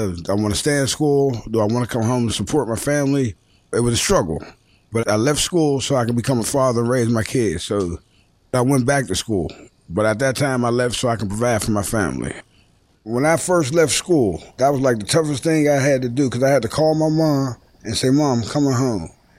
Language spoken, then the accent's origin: English; Pittsburgh, Pennsylvania, United States; I grew up in Northview Heights, born and raised. I moved up in Northview in 1970 when I was born. I left Northview, I say, like 1990.